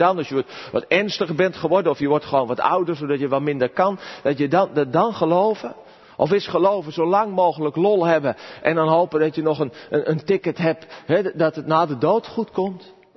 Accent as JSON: {"language": "Dutch", "town": "Gorinchem", "region": "South Holland", "country": "Netherlands", "said": "Vroeger, ik kom uit Gorkum, wij speelden veel buiten."}